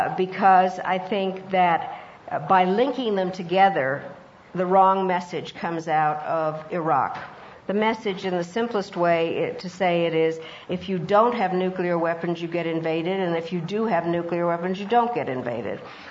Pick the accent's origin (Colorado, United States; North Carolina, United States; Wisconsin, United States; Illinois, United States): Colorado, United States; Denver; also born or lived in Czechoslovakia; And then I was born in Czechoslovakia. My father was a Czechoslovak diplomat. And when the communists came in 1948, he left. We came to the United States. He asked for political asylum, and we moved to Denver, a place we had no idea where it was.